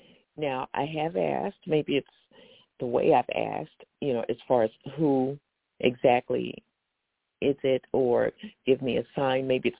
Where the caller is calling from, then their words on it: Norristown, Pennsylvania, United States; I'm calling from Norristown, Pennsylvania.